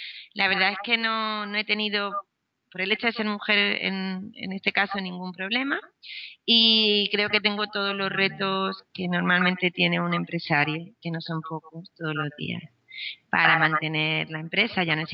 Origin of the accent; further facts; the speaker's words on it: Murcia, Region of Murcia, Spain; Yo vengo de Murcia, así que me especialicé en química agrícola, que la tradición de huerta que tiene Murcia